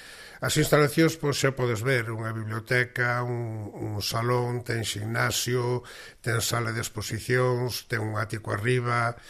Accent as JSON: {"language": "Galician", "town": "Sillobre", "region": "Galicia", "country": "Spain", "said": "un pouquiño o Sillobre de máis arriba, de onde son eu"}